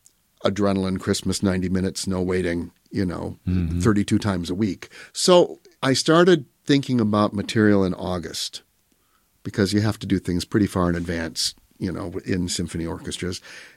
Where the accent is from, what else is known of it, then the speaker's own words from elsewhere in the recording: Pecatonica, Illinois, United States; I grew up in Pecatonica playing the organ for a couple churches